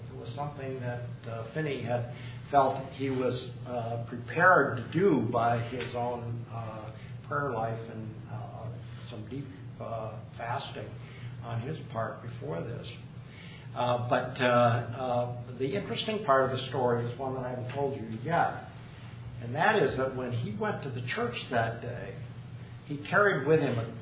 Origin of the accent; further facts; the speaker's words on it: Minnesota, United States; I grew up in Minnesota in a farming community, so you live and die with the rain.